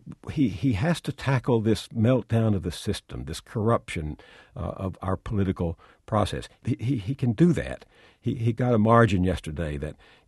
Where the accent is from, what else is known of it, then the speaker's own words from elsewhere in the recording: the South, United States; when I was a boy growing up in the South